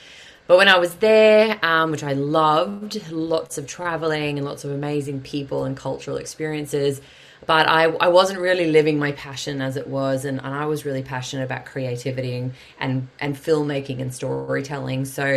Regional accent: Yeppoon, Queensland, Australia; also born or lived in Mackay; So I am a Queenslander through and through. I grew up in central Queensland, a small town, Yeppoon. Born in Mackay, actually, and then grew up in Yeppoon.

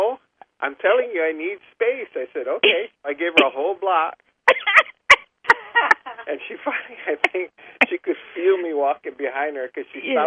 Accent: Hawaii, United States; I was born and raised in the islands, on the island of Oahu. My family, I mean, we were born and raised in Hawaii. I am part Hawaiian, and, you know, I have Portuguese and Filipino.

